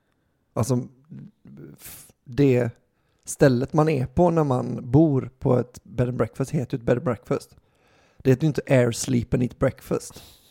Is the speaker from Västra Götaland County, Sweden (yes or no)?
yes; Gothenburg, Västra Götaland County, Sweden; jag är ändå typ från Göteborg.